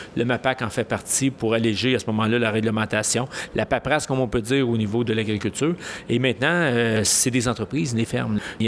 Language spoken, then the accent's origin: French; Howick, Quebec, Canada; Je viens d'une petite communauté, j'ai grandi à Hawick, en Montérégie, où le territoire est occupé par quoi? Par des agriculteurs, par des fermes.